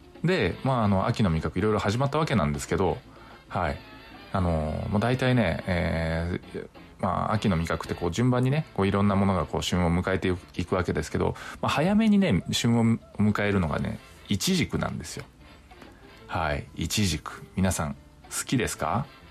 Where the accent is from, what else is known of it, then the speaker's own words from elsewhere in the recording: Nagasaki, Japan; 最近私、地元長崎県の、まあ、いろんな農産物をこう PR するお仕事をね